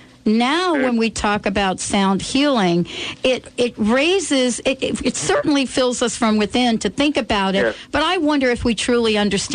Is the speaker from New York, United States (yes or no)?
yes; Bronx, New York, United States; I grew up in the Bronx, just in case you're wondering